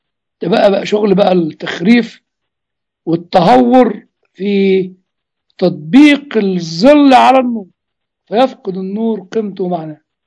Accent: Egypt; ودخلوا الإخوة الإنجليين عندنا في مصر

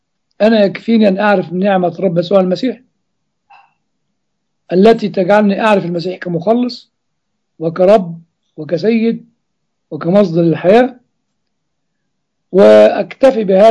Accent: Egypt

